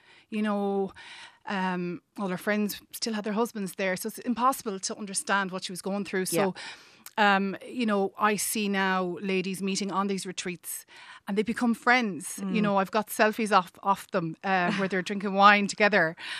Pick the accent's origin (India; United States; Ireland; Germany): Ireland; us as Irish, we love a good funeral.